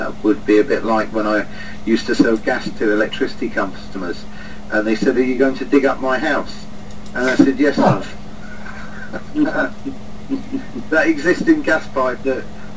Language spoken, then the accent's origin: English; England, United Kingdom; The housing estate I grew up on in England was named after the counties of the country.